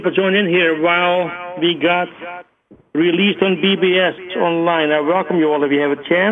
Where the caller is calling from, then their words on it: Magalia, California, United States; I'm calling in from Magalia, California, on this holiday, I guess it is today.